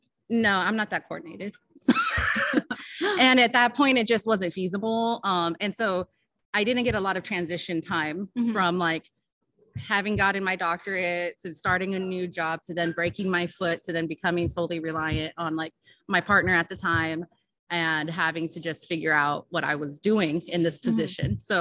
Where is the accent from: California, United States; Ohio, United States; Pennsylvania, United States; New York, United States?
California, United States; Ontario; now in Chicago, United States; And coming from where I grew up in Ontario, California, you know, changing from weather, from the way people, you know, even operate, it was a huge thing.